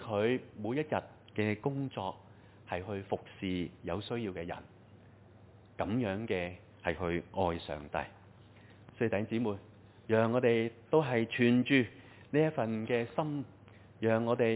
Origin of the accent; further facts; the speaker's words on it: Hong Kong; 不過可能對於我們香港人來說，我們很多人都不認識他。